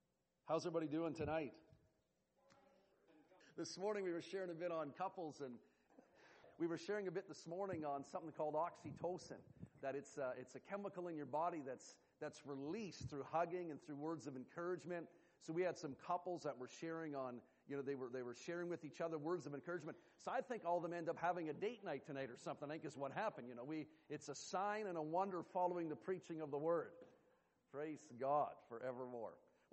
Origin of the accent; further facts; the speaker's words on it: Canada; And so I am so glad I am Canadian.